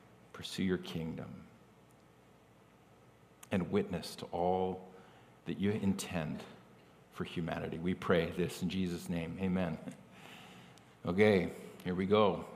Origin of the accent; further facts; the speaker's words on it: Canada; but I am also Canadian, and I'm proud of that.